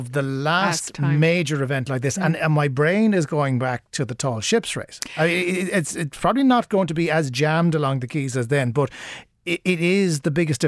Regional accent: Ballintemple, Munster, Ireland; round the corner from where I grew up in Ballintemple

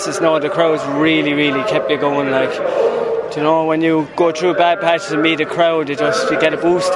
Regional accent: Dungarvan, Munster, Ireland; It's a local marathon to me. I'm from Waterford anyway, Dungarvan.

